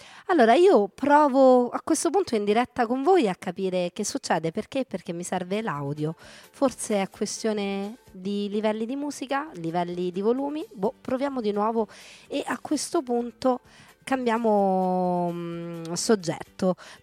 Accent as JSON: {"language": "Italian", "town": "Rome", "region": "Lazio", "country": "Italy", "said": "siamo romani"}